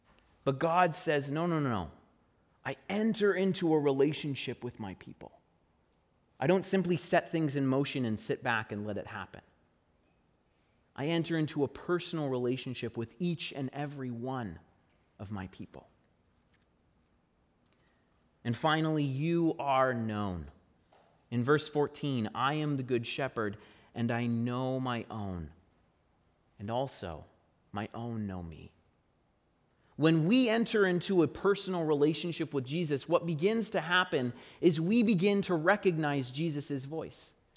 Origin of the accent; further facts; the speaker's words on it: Ontario, Canada; I'm clearly not from Ottawa. I'm from Northern Ontario.